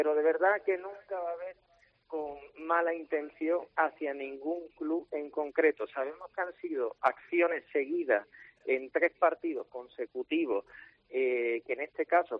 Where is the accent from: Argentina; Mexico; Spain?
Spain; Málaga, Andalusia; no hubiese gustado por los intereses como malagueños que somos